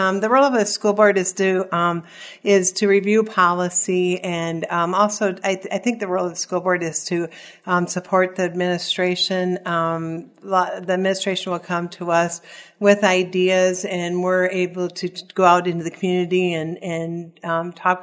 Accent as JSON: {"language": "English", "town": "Clinton", "country": "United States", "tie": "born or raised there", "said": "I was born in Clinton, and so I went through the Clinton schools. My children also went to the Clinton schools"}